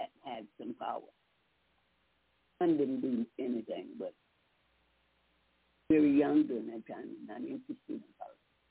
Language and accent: English; Detroit, Michigan, United States; I came from Black Bottom in Detroit.